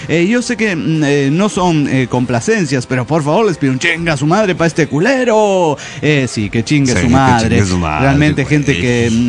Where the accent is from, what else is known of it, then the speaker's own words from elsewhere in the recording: Tlaxcala, Mexico; Hola, ¿cómo están? … de Tlaxcala, México.